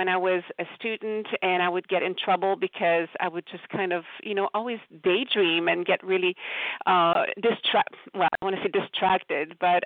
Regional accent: Quebec, Canada; accent: French-Canadian; moved away as an adult; now in Meriden, United States; I live in Connecticut, in Meriden, Connecticut, but I'm originally from Quebec, Canada. So if you're wondering about the accent, I am French-Canadian. We moved here in Connecticut about 14 years ago

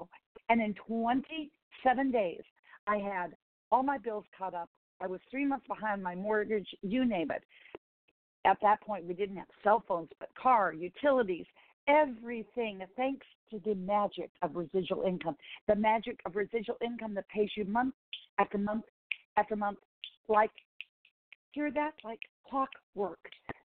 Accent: Laurel, Montana, United States; moved away as an adult; born and raised in Montana with one traffic light. When I left at age 18 to seek my fame, my purpose as a classically trained vocal musician and pianist. Well, did I know that there would be no traffic lights in Laurel, Montana ever again?

